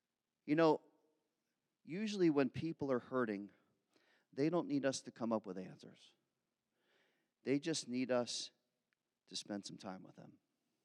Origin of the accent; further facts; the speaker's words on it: Philadelphia, Pennsylvania, United States; born there; I was born in Philly. Soft answer is not my DNA.